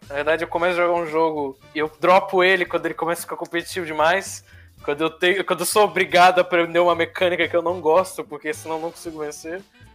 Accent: Formiga, Minas Gerais, Brazil; Eu sou de Formiga, mas eu passei no cursinho em Belo Horizonte.

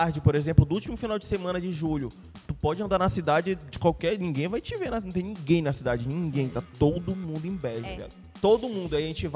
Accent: Abaetetuba, Pará, Brazil; eu sou lá de Abaeté. Eu sou de Abaeté. A minha mãe é do interior de Abaeté. É do rio de Abaeté. Minha mãe é do rio Maracapucu.

